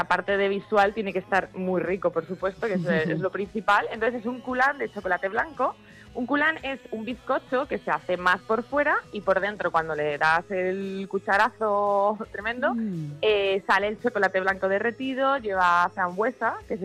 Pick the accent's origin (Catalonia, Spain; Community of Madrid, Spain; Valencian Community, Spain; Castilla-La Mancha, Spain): Community of Madrid, Spain; Madrid; yo soy madrileña